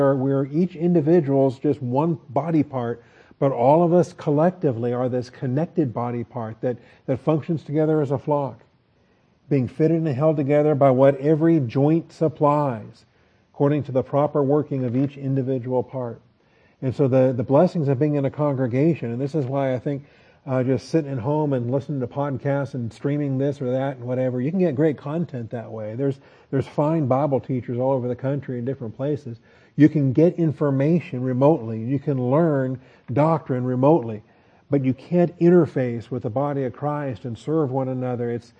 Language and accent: English; Seattle, Washington, United States; there's a kid I grew up with in Seattle who outgrew his skeletal system.